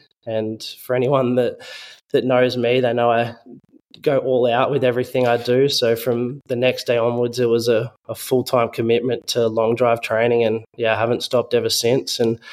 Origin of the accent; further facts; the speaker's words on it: Gold Coast, Queensland, Australia; So I got pushed into my first amateur event, which was in my hometown on the Gold Coast.